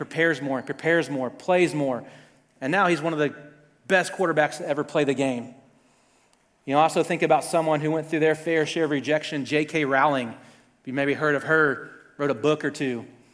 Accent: Louisiana, United States; I'm from South Louisiana, so for me, it's pretty much the Saints and LSU.

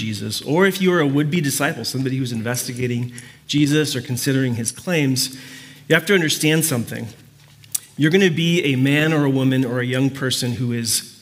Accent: Puerto Rico; now in United States; I grew up Puerto Rican. I grew up in Puerto Rico. I haven't changed that. I've been here for so long that I suppose I don't feel that way, or I don't come off that way, but I'm actually an islander, and I was born in Puerto Rico

